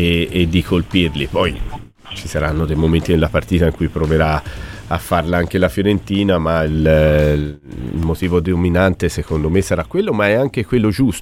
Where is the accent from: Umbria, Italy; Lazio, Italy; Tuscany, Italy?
Tuscany, Italy; Florence; mi veniva, mentre sentivo Aldo, un pensiero da fiorentino